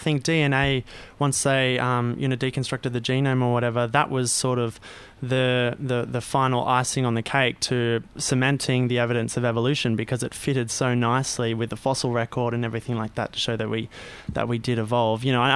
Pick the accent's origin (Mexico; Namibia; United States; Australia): Australia; growing up in Australia